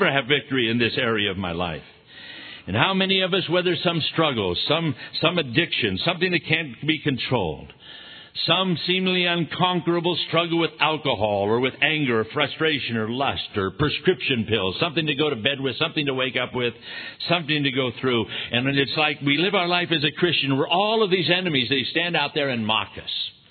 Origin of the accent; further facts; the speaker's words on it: Ireland; I'm Irish. I've got red hair or something. It just comes with me. I'm a born fighter.